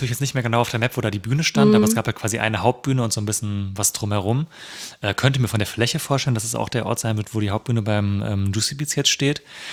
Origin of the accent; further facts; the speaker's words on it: Hesse, Germany; ich bin ja Hesse ursprünglich